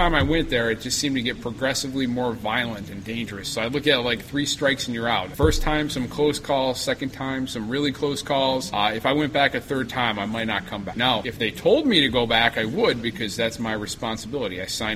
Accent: Lincoln Park, Michigan, United States; Yeah, I grew up in Lincoln Park. I graduated from Lincoln Park High School

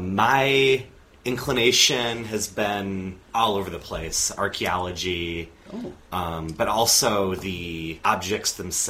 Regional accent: Troy, Michigan, United States; Yeah, I'm from Troy, Michigan.

